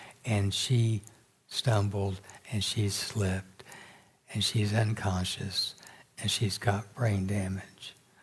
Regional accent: Little Rock, Arkansas, United States; the home in which I was raised in Little Rock

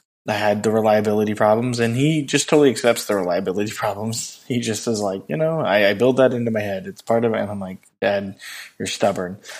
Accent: California, United States; As far as food goes, I'm from California, so, you know, this is going to be one of those like shockers.

